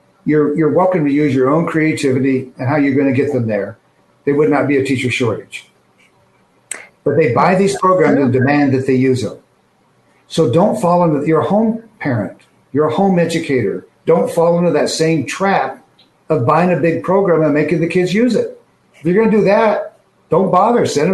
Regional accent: Phoenix, Arizona, United States; here in Phoenix, my home state

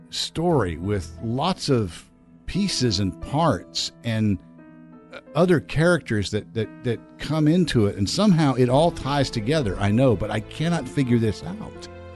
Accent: Galax, Virginia, United States; I went from my hometown up the road in Galax to, where did they go next?

